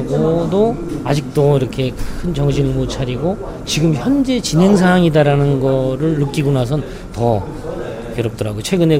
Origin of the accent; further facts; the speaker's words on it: South Korea; 저도 이제 한국 사람으로서